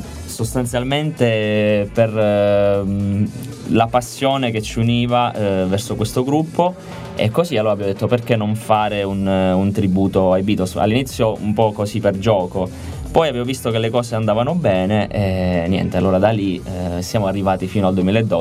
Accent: Cosenza, Calabria, Italy; Noi veniamo da Cosenza.

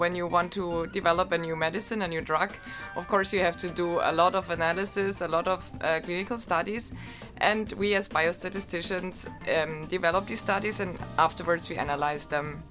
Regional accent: Germany; English is a second language; I'm from Germany, so I was doing my bachelor and my master's in Germany, already both in biostatistics at the University of Ulm. So it's in the south of Germany between Stuttgart and Munich

